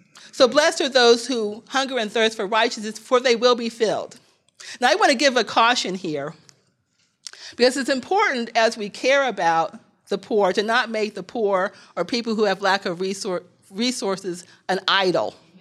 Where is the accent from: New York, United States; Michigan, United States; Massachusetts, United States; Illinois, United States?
Illinois, United States; East St. Louis; the neighborhood that I grew up in Illinois, a small town called East St. Louis